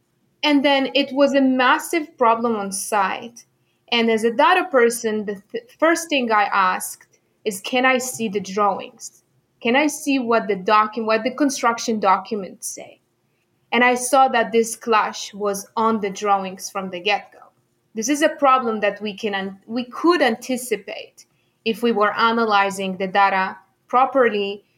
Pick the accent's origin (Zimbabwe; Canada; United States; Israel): Israel; English is a second language; I was born and raised in Israel. This is why I have this difficult name to pronounce.